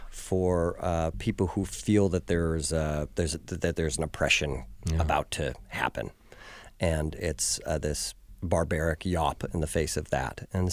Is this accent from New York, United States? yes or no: no; Detroit, Michigan, United States; And I came from Detroit, and everybody there was like, no, it'll never work. It was just a really heavy place.